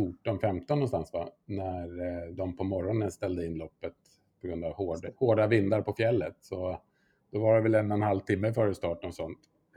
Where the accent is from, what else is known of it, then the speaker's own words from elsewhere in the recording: Sweden; som svensk är man ju lite naivt inställd till just faran med laviner